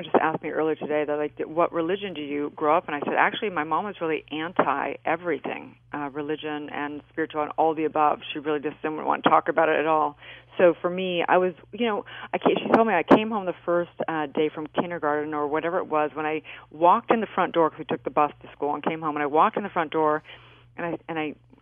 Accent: California, United States; because I had heard, you know, growing up in California, it was kind of like a bad word.

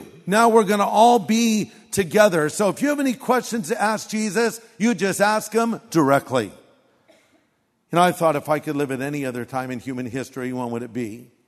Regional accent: California, United States; people ask me when I'm in other parts of the country, where are you from? Oh, Southern California.

